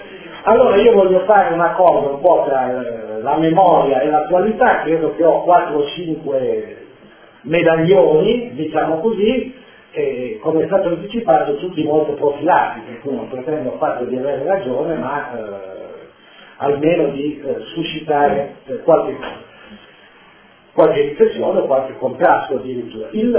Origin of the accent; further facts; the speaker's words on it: Pomaretto, Piedmont, Italy; born there; nella mia città, nel mio paesino natale, a Pomaretto